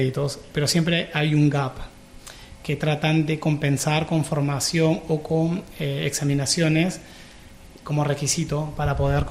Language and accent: Spanish; Peru; moved away as an adult; Era funcionario del Estado, trabajé como odontólogo para el ejército del Perú, tenía el grado de teniente